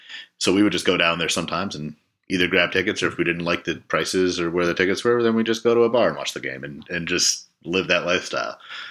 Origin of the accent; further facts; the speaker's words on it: Connecticut, United States; I grew up in Connecticut. I've always lived in Connecticut, except for that, you know, stint in Boston as a young adult, but kind of out on our own there.